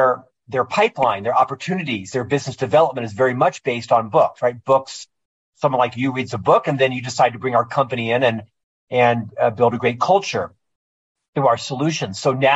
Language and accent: English; Florida, United States; because I'm from Florida, so I have an irrational fear of sharks in the ocean.